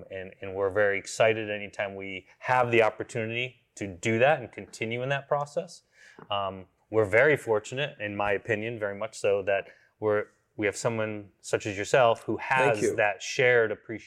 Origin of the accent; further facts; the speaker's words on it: New England, United States; now in California, United States; So I grew up in New England, and I have a father who's a history buff